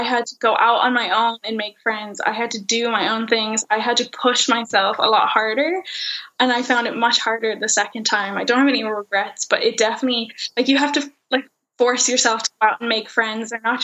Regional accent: United States; accent: American; this guy heard my American accent

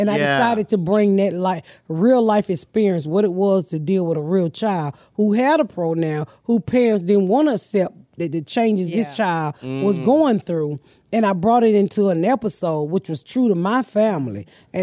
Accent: Atlanta, Georgia, United States; I'm from Atlanta. I'm from the South.

